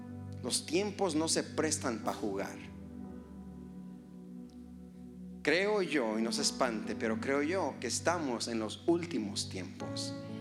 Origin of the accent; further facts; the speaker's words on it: Mexico; Tú sabes que como buenos mexicanos siempre we make it happen, pase lo que pase.